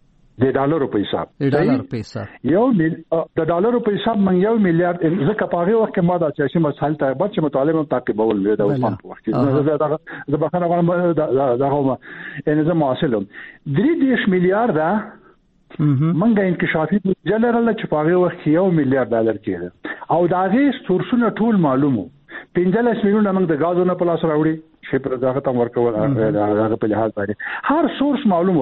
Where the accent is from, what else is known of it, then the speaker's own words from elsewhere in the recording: Afghanistan; موږ افغانان یو